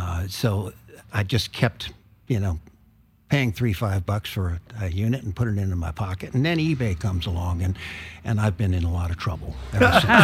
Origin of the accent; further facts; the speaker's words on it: Charlottesville, Virginia, United States; And also growing up in the South, really difficult, fascinating times. Best of times, worst of times. Yeah. My hometown city of Charlottesville was denying that racial card when I was 10 and 11.